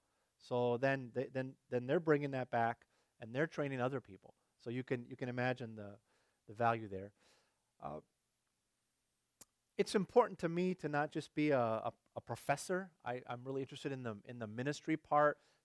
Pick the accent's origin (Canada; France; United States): France; I actually end up going to a lot of French-speaking Africa because I was raised in France.